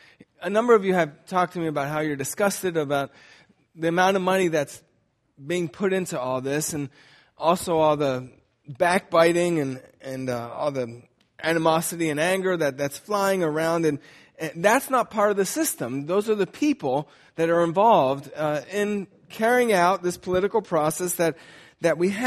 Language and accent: English; United States; I attribute that a lot to the fact that I'm an American.